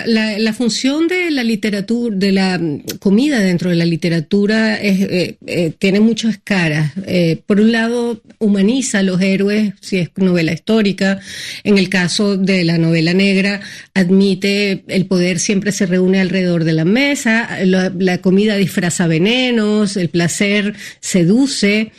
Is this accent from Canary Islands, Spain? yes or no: yes; Canary Islands, Spain; now in Madrid, Spain; Me llamaban gallega en el colegio y yo decía, pero no, en todo caso soy canaria.